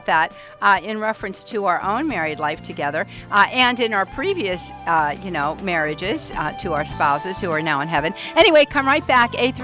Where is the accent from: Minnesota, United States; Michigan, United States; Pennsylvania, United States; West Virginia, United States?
Pennsylvania, United States; Pittsburgh; accent: Pittsburgh; But he teases me about my Pittsburgh accent.